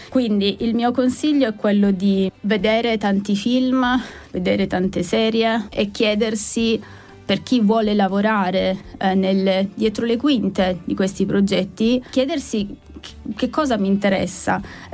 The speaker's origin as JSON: {"language": "Italian", "region": "Sardinia", "country": "Italy", "lives_now": "Rome, Italy", "said": "io sono sarda, quindi fuori sede"}